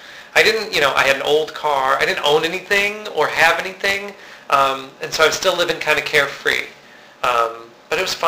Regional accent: Syracuse, New York, United States; So I had my hometown of Syracuse. I'd go back there.

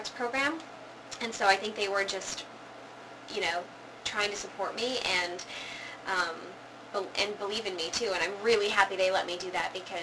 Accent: Minneapolis, Minnesota, United States; I was offered a full-time apprenticeship position at a theater I worked at growing up in Minneapolis, the Children's Theater Company

